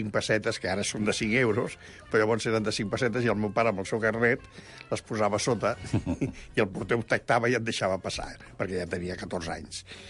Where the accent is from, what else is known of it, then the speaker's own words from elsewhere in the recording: Barcelona, Catalonia, Spain; vaig néixer a Barcelona el 31 d'octubre de 1943, al carrer Aragó, entre Montaner i Aribau.